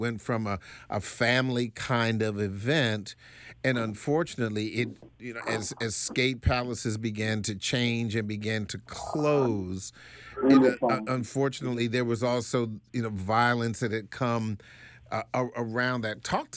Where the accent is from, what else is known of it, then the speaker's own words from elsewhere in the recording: Lanham, Maryland, United States; also born or lived in Washington, D.C.; Okay, because I was born in Southeast, and after the riots in '68, you know, we moved out to Prince George's, out to Lanham